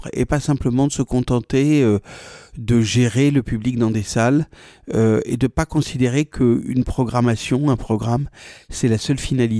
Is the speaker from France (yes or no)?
yes; Paris, Île-de-France, France; now in Marseille, France; Je venais de Paris où le rapport à la citoyenneté n'existe pas parce que c'est la capitale.